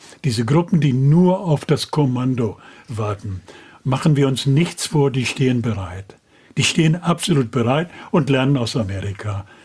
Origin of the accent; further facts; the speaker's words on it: West Germany, Germany; als Wessi ankommt